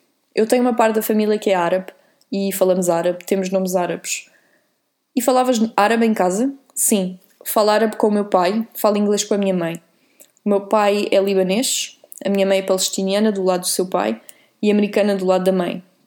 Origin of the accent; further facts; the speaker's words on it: France; eu mostro-te o passaporte e as pessoas veem que eu sou francesa. Cresci em França